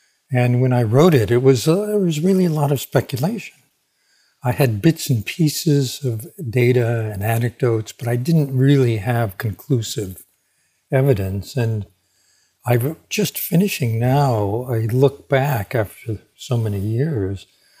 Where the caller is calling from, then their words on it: New York, United States; Just north of New York City. I'm about 30 minutes up the Hudson River.